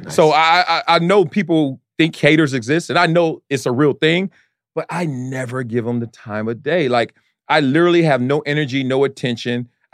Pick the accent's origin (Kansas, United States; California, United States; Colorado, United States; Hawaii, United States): California, United States; Compton; I'm from Los Angeles, Compton, California. So obviously we know about the adversity in the neighborhood, the gangs, the poverty.